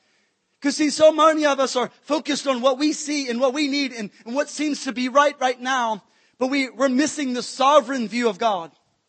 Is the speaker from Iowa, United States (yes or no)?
no; New Orleans, Louisiana, United States; I'm from South Louisiana, at New Orleans, Louisiana.